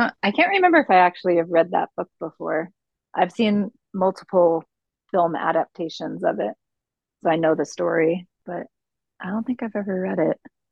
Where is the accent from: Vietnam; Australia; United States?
United States; Hudson, New York; I'm the director of the Hudson Area Library. I'm from Hudson.